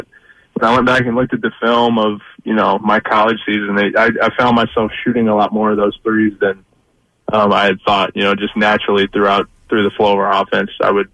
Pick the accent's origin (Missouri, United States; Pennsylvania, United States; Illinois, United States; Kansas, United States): Missouri, United States; Kansas City; Well, yeah. And for the record, I'm from Missouri.